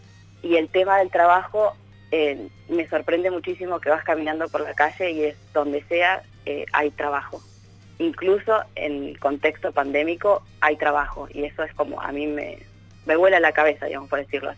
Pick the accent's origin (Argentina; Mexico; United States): Argentina; cada vez que digo que soy de Argentina